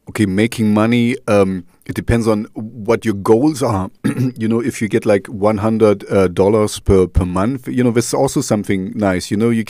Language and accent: English; Jena, Thuringia, Germany; English is a second language; Housing in my hometown, Jena, is quite expensive.